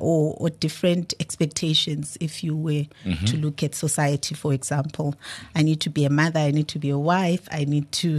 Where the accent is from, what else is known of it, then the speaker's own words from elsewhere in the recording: Burgersdorp, Eastern Cape, South Africa; I'm from a small town called Burgersdorp in the Eastern Cape.